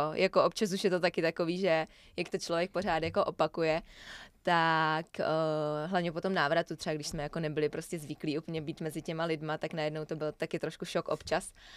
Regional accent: Brno, South Moravian Region, Czechia; prostě jsem vlastně z Brna, jezdila jsem do té Prahy jako docela často

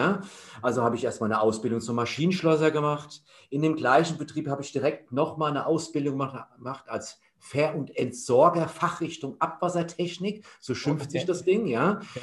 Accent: Hesse, Germany; Und dann bin ich wieder zurück nach Hessen gezogen. Also ich komme ursprünglich aus Hessen.

